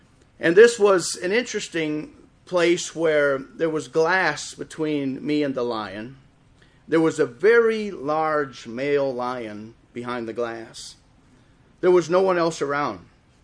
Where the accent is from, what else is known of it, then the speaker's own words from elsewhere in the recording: Wisconsin, United States; also born or lived in Chicago; I was born in Chicago, and I lived there till I was 4 or 5, and I moved my family up to Wisconsin.